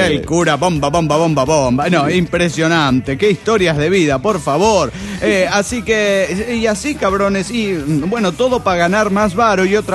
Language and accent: Spanish; Mexico City, Mexico; del DF Mexicano.